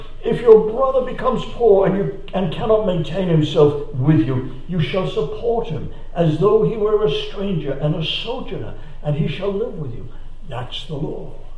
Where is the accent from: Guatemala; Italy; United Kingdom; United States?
United Kingdom; England; now in Australia; We came across from England to Australia many years ago aboard ship.